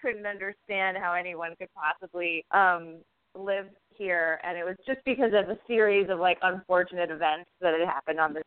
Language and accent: English; New Jersey, United States; also born or lived in New York City; now in Los Angeles, United States; Yeah, I grew up in New Jersey, right off the Garden